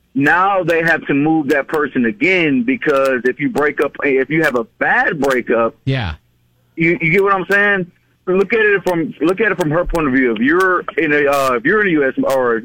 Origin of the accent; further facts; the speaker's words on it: Houston, Texas, United States; Okay, so I'm from Houston, and I have a few family members that, you know, work.